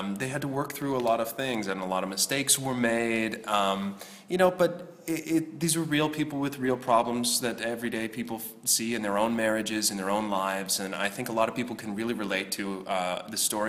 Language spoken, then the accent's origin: English; St. John's, Newfoundland and Labrador, Canada; Oh, well, I'm from St. John's, Newfoundland, Canada.